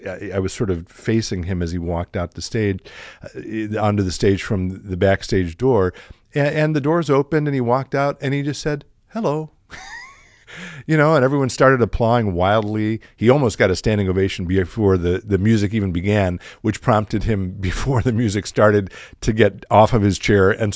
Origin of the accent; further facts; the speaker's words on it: Chicago, Illinois, United States; And I grew up in Chicago. I went to Orchestra Hall many times growing up.